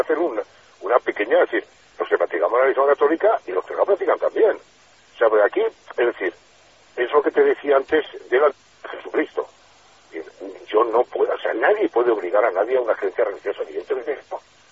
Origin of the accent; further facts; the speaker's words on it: Spain; Y yo soy sacerdote, pero soy español, se acabó. Soy ciudadano de este país que se llama España.